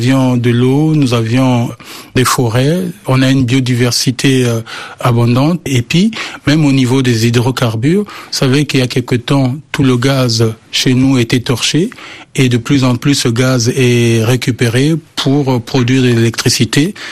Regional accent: Republic of the Congo; Il y a quelques temps, chez nous, au Congo, tous les déchets ferreux étaient ramassés parce qu'ils étaient vendus.

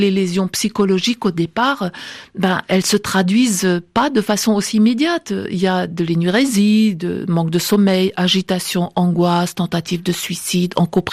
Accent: France; Chez nous en France, on n'a pas tort non plus de dire

